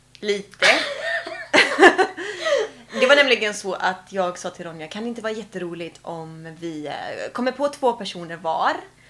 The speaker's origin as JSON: {"language": "Swedish", "town": "Falkenberg", "region": "Halland County", "country": "Sweden", "tie": "born or raised there", "said": "När jag växte upp här i Falkenberg, va?"}